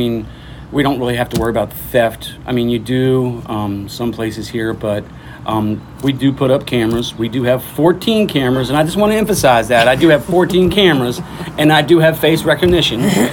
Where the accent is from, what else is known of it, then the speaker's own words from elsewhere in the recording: Maryland, United States; also born or lived in Washington, D.C.; I was born and raised in D.C., grew up in Maryland, moved to Virginia, and that's where we ended up at Fauquier.